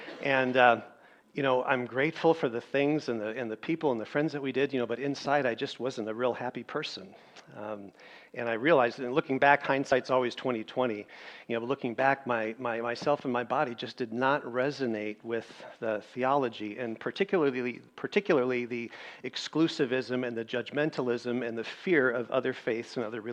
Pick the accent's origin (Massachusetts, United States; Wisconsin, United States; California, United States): Wisconsin, United States; born there; now in Seattle, United States; I've lived in Seattle 53 years. I was born in Wisconsin.